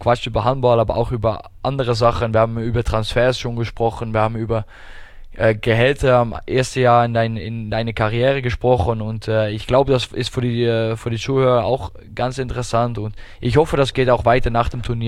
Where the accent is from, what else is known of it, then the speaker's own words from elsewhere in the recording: Rotterdam, South Holland, Netherlands; German is a second language; now in Germany; Ich komme aus Rotterdam.